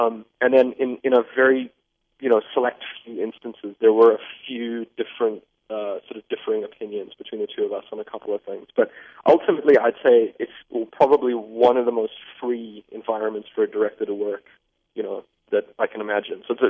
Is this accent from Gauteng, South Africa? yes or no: yes; Johannesburg, Gauteng, South Africa; From growing up in Joburg, I was already just a total science fiction geek.